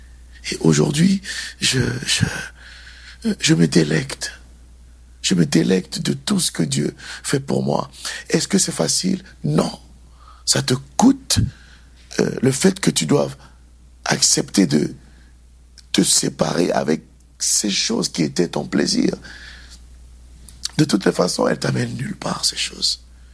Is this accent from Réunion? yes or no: no; Douala, Littoral, Cameroon; je regarde d'où je viens, de Daido à Douala au Cameroun.